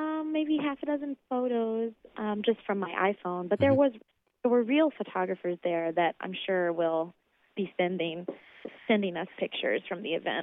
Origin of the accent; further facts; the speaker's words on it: Oklahoma, United States; I'm returning to Oklahoma for two concerts. And I haven't been back to my home state to perform in about 10 years.